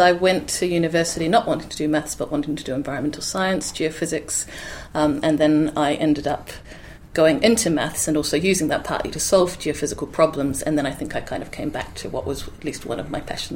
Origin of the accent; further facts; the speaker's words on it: Pukekohe, Auckland, New Zealand; Mostly I grew up in Pukekohe, so a little bit south of Auckland, then a rural town, and I'm now part of the big Auckland super city.